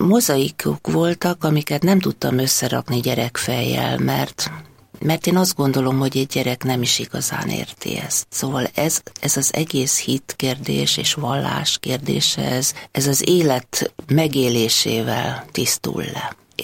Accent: Budapest, Hungary; annyira budapesti vagyok, hogy ebben a kerületben éltem, 34 évig itt is születtem, és tulajdonképpen közel van ez a rádió az én lakhelyemhez. Vallásos családban nevelkedtem

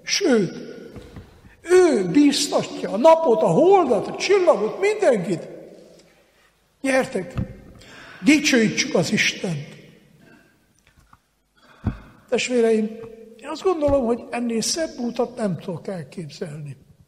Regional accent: Crișcior, Hunedoara County, Romania; Dél-Erdélyből jövök, Körösbányán.

